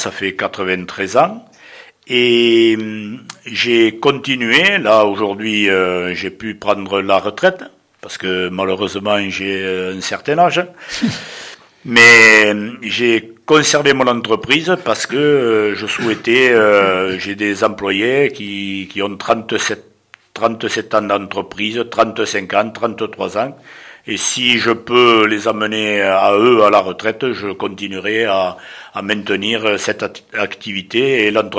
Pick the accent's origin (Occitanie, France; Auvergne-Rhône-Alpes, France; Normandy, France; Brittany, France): Occitanie, France; Ventenac; les gens qui choisissent de venir chez nous, à Ventenac, c'est là aussi un choix qu'ils font, au même titre que moi qui y suis encore et toujours resté.